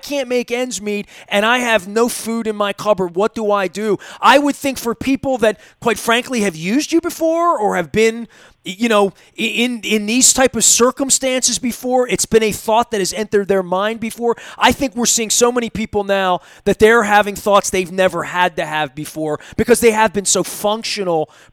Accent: Dundalk, Maryland, United States; I mean, I'm a 52-year-old guy. I grew up in Dundalk. My dad stood in soup lines and whatnot.

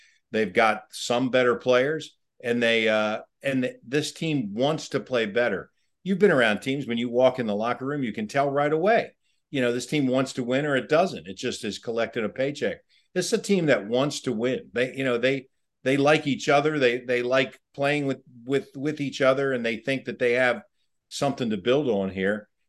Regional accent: Woodlawn, Maryland, United States; But I grew up in Woodlawn. Went to Our Lady of Perpetual Help for a while, went to Featherbed Elementary, went to Woodlawn Junior High, went to Woodlawn Senior High for part of my sophomore year.

